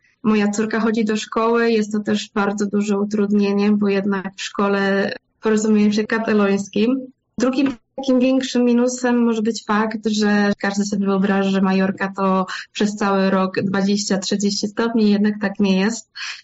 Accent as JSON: {"language": "Polish", "town": "Poznań", "region": "Greater Poland Voivodeship", "country": "Poland", "moved": "yes", "said": "Ja jestem z Poznania."}